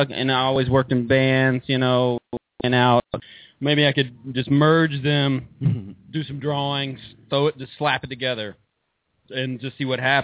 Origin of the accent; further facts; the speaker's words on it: Arkansas, United States; Two reasons. One, I'm from Arkansas.